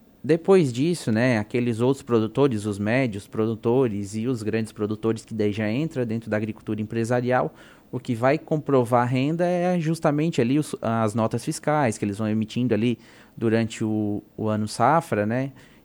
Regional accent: Jaguaruna, Santa Catarina, Brazil; eu venho de Jaguaruna, né?

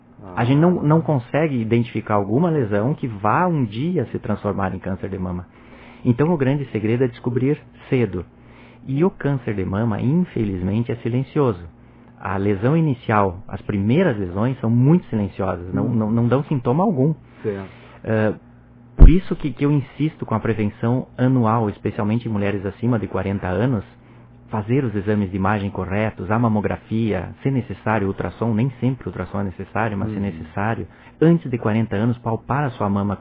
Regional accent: Três Passos, Rio Grande do Sul, Brazil; born there; also born or lived in Santa Catarina; Nasci no interior do Rio Grande do Sul.

